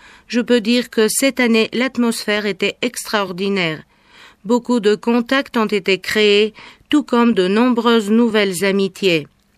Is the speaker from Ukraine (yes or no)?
yes; Kharkiv, Kharkiv Oblast, Ukraine; now in United States; Je suis de Kharkiv, Ukraine, mais cela fait déjà 6 ans que je vis aux États-Unis.